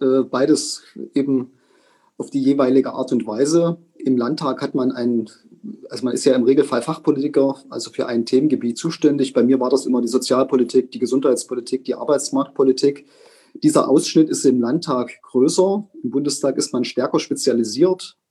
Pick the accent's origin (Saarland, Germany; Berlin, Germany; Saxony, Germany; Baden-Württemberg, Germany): Saxony, Germany; Ich bin gerne Sachse, ich bin stolzer Sachse. Ich freue mich, dass ich aus Sachsen komme.